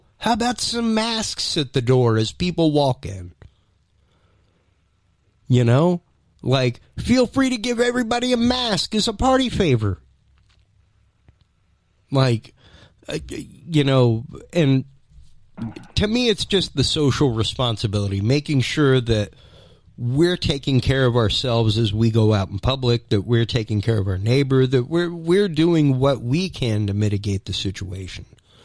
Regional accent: United States; I just, in good conscience as an American, cannot. I can't. We live in America.

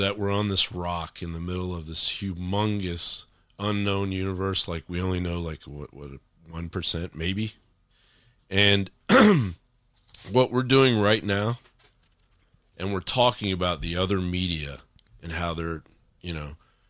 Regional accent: Kentucky, United States; I grew up in Kentucky, man, and we call it the cold, bloody ground.

